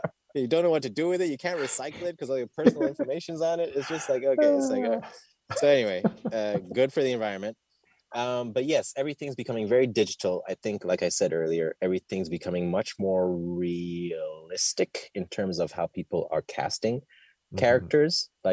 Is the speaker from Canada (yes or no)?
no; Ethiopia; I grew up in Ethiopia. It's next to Somalia.